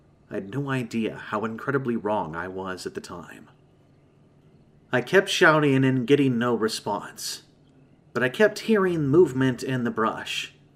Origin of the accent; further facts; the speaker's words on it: Michigan, United States; I'm born and raised in Michigan, and I love the outdoors